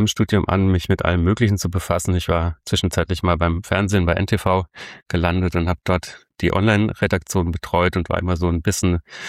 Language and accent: German; Rhineland-Palatinate, Germany; Ich komme aus der Südpfalz, unweit von Speyer und Straßburg.